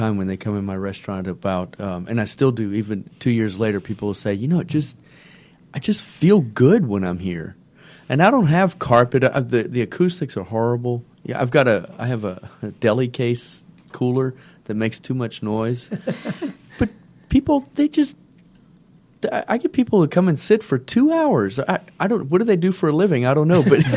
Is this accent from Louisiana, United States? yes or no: yes; Louisiana, United States; I come from Louisiana, case in point.